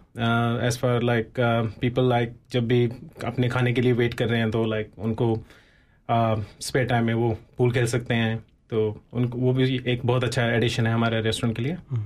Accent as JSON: {"language": "Hindi", "country": "India", "said": "मैं फिजी से नहीं, मैं इंडिया से हूँ।"}